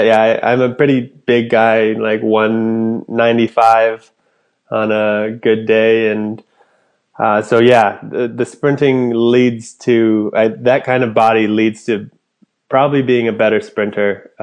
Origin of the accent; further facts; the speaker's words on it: Anchorage, Alaska, United States; Where I'm from, Alaska, born and raised in Anchorage. I went to school, college in Fairbanks for 4 years, and I've been training with APU in Anchorage for the past 5 years